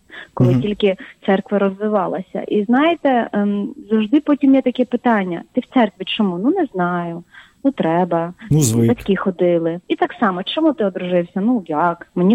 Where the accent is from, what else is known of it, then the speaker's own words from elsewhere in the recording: Armenia; у мене я з Вірменії, то дуже така патріархальна країна, так.